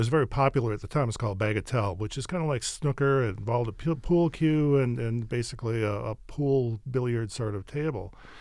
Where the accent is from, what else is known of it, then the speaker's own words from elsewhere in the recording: Wisconsin, United States; And where I grew up in Wisconsin is one of the states where they banned gambling.